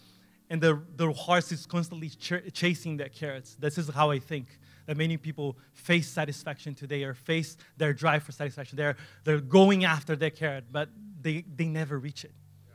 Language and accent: English; Brazil; English is a second language; got my first pair of Nikes, they had like they were white, black and red, the colors of my soccer team growing up in Brazil.